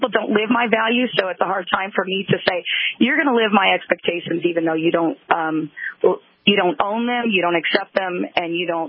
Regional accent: California, United States; now in Utah, United States; Well, first of all, I'm from California, and I live here in the state of Utah

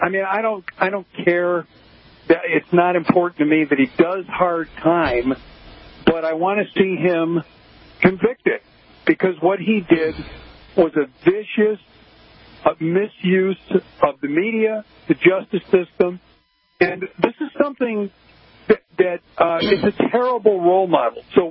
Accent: Chicago, Illinois, United States; And this is my hometown of Chicago.

